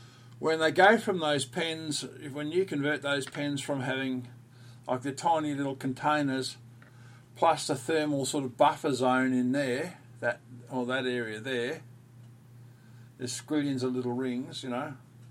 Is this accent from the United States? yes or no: no; Australia; I'm from Australia, mate.